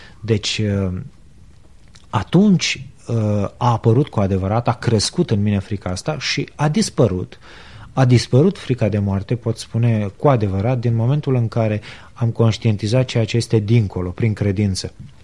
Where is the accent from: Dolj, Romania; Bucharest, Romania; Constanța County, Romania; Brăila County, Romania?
Brăila County, Romania; Brăila; Eu sunt din Brăila, cum am spus, și nu știu dacă din păcate sau din fericire am avut experiența vieții.